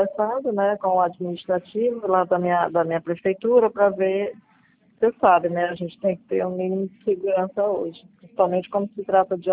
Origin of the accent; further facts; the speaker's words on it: Maranhão, Brazil; Mas eu sou do Maranhão.